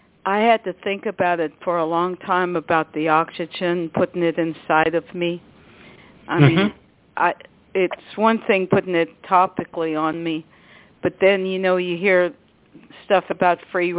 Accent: New York, United States; born there; also born or lived in Tennessee / Arkansas / Los Angeles; now in Dayton, United States; Well, I was born in New York, and I lived in Dayton, Ohio, Tennessee, Arkansas, Los Angeles.

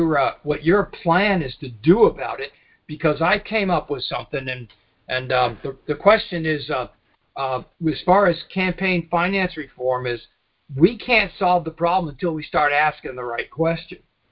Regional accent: Florida, United States; Oh, hi. I'm from Florida. I live in the Panhandle.

